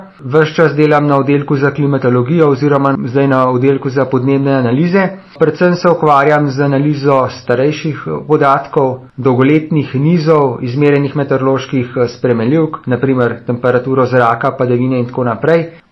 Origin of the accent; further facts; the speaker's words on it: Vodice, Upper Carniola, Slovenia; now in Bloke, Slovenia; Ja, doma sem iz Vodic na Gorenjskem, kjer sem preživel vso svojo mladost. Potem pa sem spoznal bodočo ženo in se pred 7 leti preselil na Bloke. Na Notranjsko.